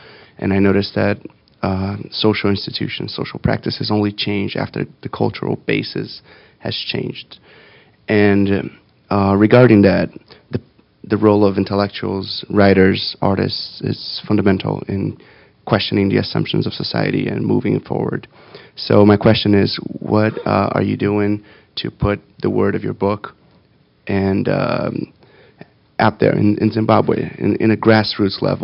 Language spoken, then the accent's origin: English; Rio de Janeiro, Brazil; I'm from Rio de Janeiro.